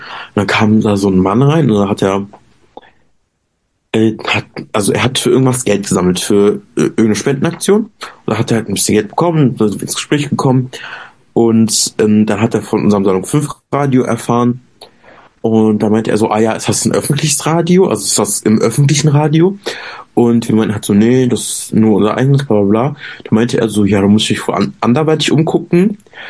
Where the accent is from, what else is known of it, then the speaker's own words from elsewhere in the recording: Oberhausen, North Rhine-Westphalia, Germany; Zum Beispiel bei uns in Oberhausen gibt es ein Zentrum